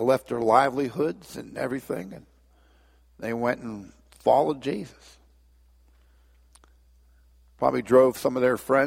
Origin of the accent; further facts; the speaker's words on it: Port Vue, Pennsylvania, United States; I was raised in Port View. Born in McKeesport Hospital, raised in Port View, and Dad was a policeman